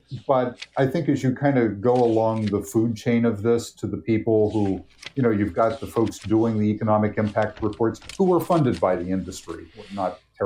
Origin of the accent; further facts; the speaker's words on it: Wheeling, West Virginia, United States; I mean, my hometown of Wheeling has less than half the population it had when I was born there in the mid-1950s.